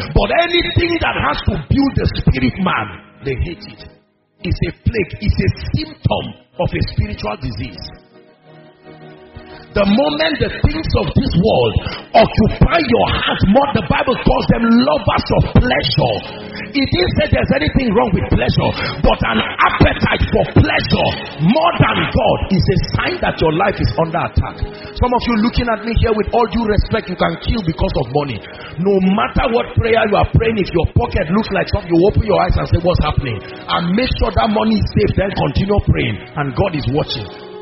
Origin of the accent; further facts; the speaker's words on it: Nigeria; I say, it's my business. I'm a Nigerian.